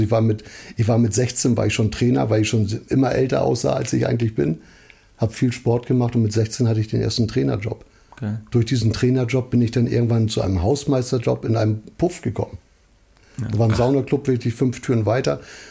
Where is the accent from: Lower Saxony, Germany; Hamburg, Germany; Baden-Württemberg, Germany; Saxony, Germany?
Hamburg, Germany; Schnelsen-Niendorf, so okay. Die ganze Ecke, also gar nicht St. Pauli, muss man sagen.